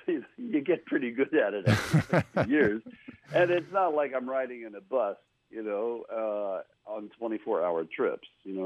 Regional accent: Dorsey, Maryland, United States; semi-autobiographical story of me growing up in Dorsey, Maryland, and the surprise that came on Christmas Day.

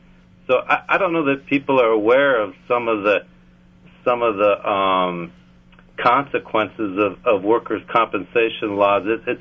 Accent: Superior, Wisconsin, United States; I was originally from Superior

